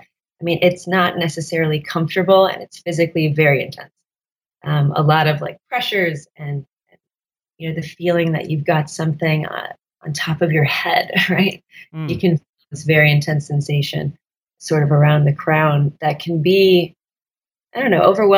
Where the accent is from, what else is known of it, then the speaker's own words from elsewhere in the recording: Texas, United States; And I'm from Dallas. You know, I'm from actually an hour north of Dallas is where I grew up.